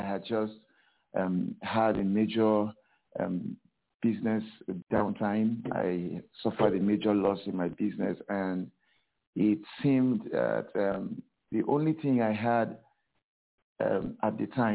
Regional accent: Cross River, Nigeria; I am from Cross River State, and I live in Calabar, the city of Calabar, Nigeria.

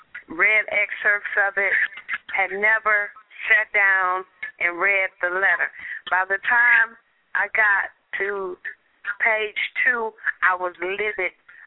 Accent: Compton, California, United States; or where I come from Compton, California

